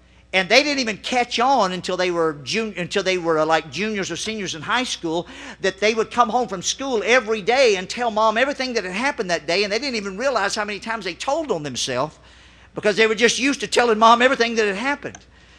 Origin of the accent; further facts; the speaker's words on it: Louisiana, United States; I grew up in Louisiana